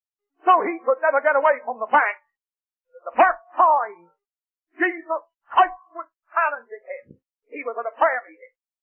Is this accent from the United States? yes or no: no; England, United Kingdom; But I'm an Englishman.